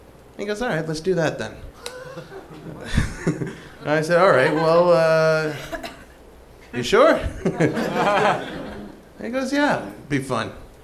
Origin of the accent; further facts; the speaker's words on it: Queens, New York, United States; I said, originally from Queens.